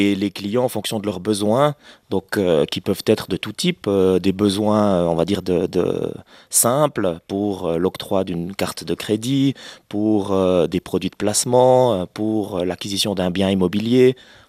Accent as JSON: {"language": "French", "town": "Le Locle", "region": "Neuchâtel", "country": "Switzerland", "tie": "born or raised there", "also_born_or_lived": "Delémont / La Chaux-de-Fonds", "said": "Alors, je suis né à Delémont. On est resté à peu près une année dans le Jura et puis après, on s'est exilé à La Chaux-de-Fonds, respectivement au Locle, où j'ai grandi."}